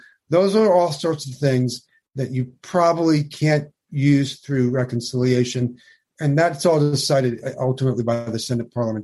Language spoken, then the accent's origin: English; New York City, New York, United States; I'm a New Yorker.